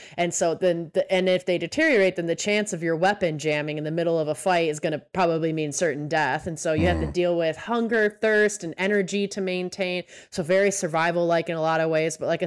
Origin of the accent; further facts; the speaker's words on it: Midwest, United States; I am from the Midwest. Don't come at me.